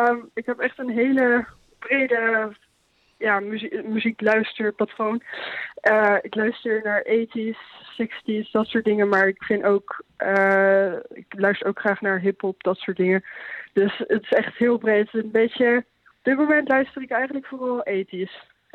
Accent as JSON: {"language": "Dutch", "town": "Amersfoort", "region": "Utrecht", "country": "Netherlands", "moved": "yes", "lives_now": "Baarle-Nassau, Netherlands", "said": "Ik kom uit Amersfoort eigenlijk."}